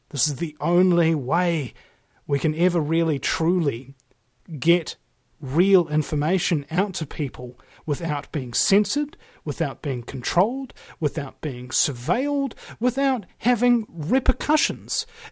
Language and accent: English; New Zealand; you say, "I'm from New Zealand." And they go, "Oh, you know, like, you, oh, you're so lucky, so beautiful, and Lord of the Rings, etc." So, you go into any airport in the world, and you flash your New Zealand passport.